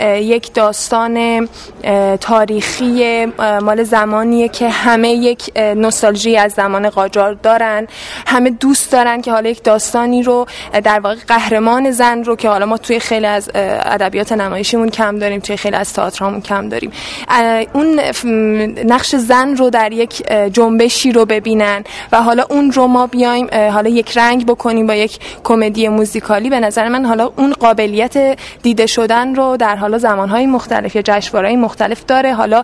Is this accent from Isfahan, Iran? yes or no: yes; Isfahan, Iran; من خودم هم اصفهانی هم، توفیق بوده که من بتونم نقش رو بازی کنم به نمایندگی از حالا شهر خودم